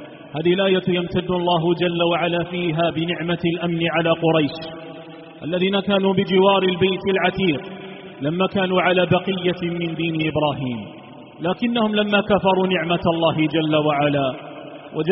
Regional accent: Algeria; في بلادنا الجزائر التي استقلت عن المستدمر الفرنسي

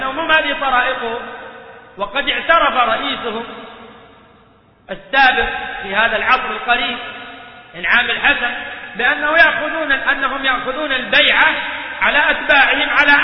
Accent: Saudi Arabia; وبالذات عندنا في السعودية

